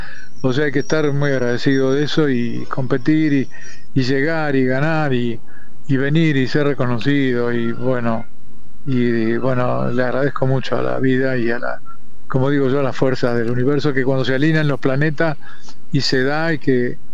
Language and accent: Spanish; Buenos Aires, Argentina; no me puedo olvidar de eso porque soy, viste, porteño